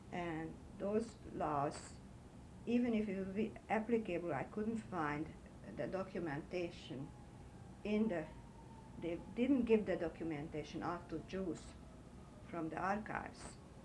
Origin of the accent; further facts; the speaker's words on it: Budapest, Hungary; I was born in Budapest and I grew up in Budapest. We were very proud Hungarians. My father's family goes back to 500 years in Hungary.